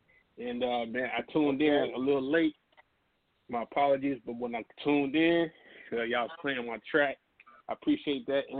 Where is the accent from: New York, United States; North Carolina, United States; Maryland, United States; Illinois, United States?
New York, United States; also born or lived in Daytona Beach, Florida; now in Seattle, United States; I'm actually was born in Daytona Beach, Florida, so you know what I mean. But I was raised in New York, and you know, now I live in Seattle.